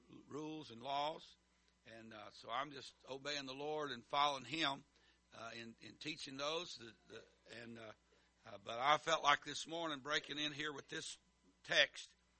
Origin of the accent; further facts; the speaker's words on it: United States; And I love America. I am an American.